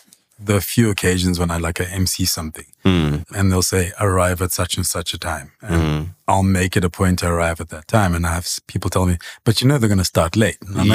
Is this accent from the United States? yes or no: no; Lesotho; now in South Africa; when you came to South Africa? So I grew up in Lesotho, right?